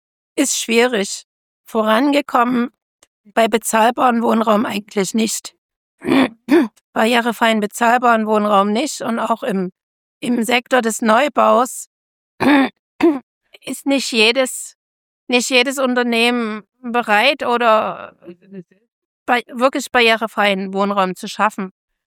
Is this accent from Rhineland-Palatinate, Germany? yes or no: no; Dresden, Saxony, Germany; born there; gebürtige Dresdnerin